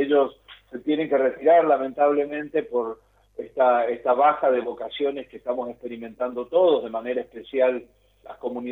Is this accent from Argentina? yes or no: yes; Mendoza, Argentina; yo soy de origen mendocino y en Mendoza habían varias comunidades